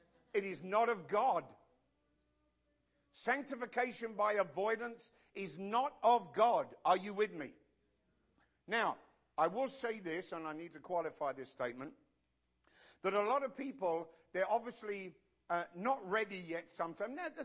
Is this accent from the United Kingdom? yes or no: yes; London, United Kingdom; Now, of course, as a Londoner, child of the 60s, We were all influenced, at least us English guys